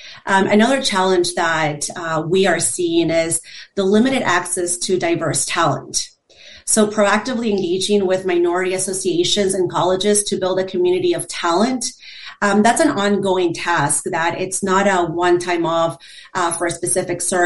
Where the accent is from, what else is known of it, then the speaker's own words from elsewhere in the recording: Midwest, United States; also born or lived in Peru; So originally from Peru, I grew up in the Midwest.